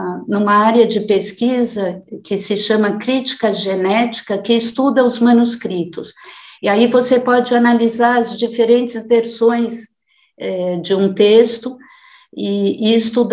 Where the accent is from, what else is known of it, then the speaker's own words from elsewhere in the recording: São Paulo, Brazil; Eu nasci em São Paulo, morei a maior parte do tempo da minha vida em São Paulo.